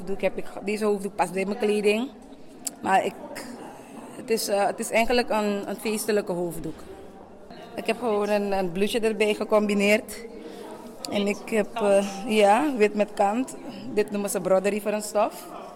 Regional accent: Suriname; Ik ben zelf Surinaams, geboren getogen. En ik ben trots op waar ik vandaan kom.

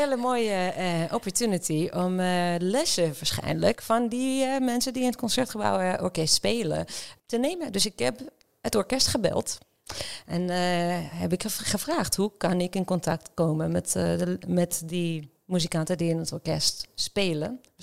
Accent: Beersheba, Southern District, Israel; Dutch is a second language; moved away as an adult; also born or lived in Haifa; now in Netherlands; Maar geboren in Haifa, opgegroeid in Beersheba.

